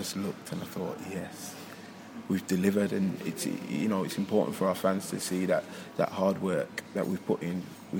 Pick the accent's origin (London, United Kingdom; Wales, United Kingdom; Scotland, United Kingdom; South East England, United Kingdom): Scotland, United Kingdom; And I think as a Scottish athlete as well